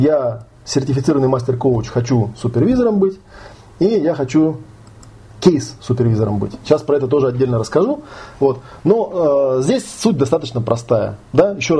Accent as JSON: {"language": "Russian", "region": "Moscow", "country": "Russia", "said": "Я, правда, как москвич, не понимаю, зачем ездить в Москву."}